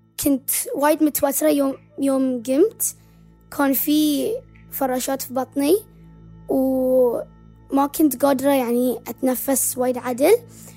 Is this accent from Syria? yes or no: no; Bahrain; أنا حققت الميني أولمبيكس اللي كانت عندنا بالبحرين